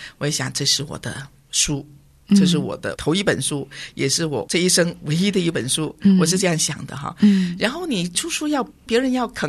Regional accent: China; 我是一个中国人，我是中国文化这样的处境里面出来的

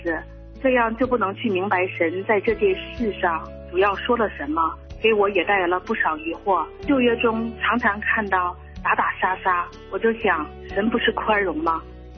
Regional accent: Heilongjiang, China; 我是黑龙江的

